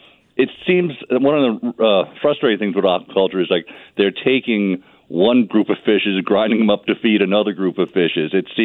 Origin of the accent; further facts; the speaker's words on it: East Coast, United States; And I was raised in the East Coast